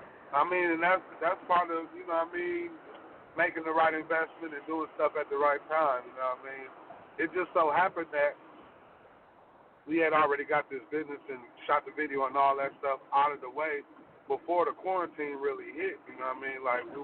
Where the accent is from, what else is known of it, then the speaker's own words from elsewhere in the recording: Gary, Indiana, United States; born there; now in Minneapolis, United States; me being from the Midwest, I was born in Gary, Indiana, and I reside in Minneapolis, Minnesota.